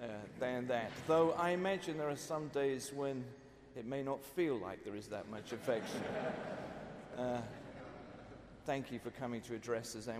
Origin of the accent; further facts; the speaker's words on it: Manchester, North West England, United Kingdom; I was brought up in the Bible Belt of around Manchester